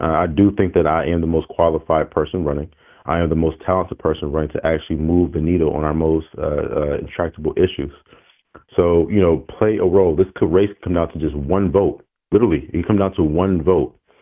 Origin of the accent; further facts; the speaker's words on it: Buffalo, New York, United States; being born and raised in Buffalo, one of the most challenged parts of the Buffalo